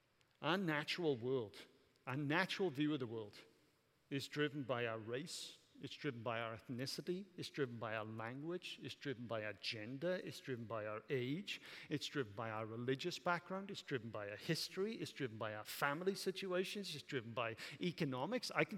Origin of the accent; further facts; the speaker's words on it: Wales, United Kingdom; because I'm Welsh and she's German.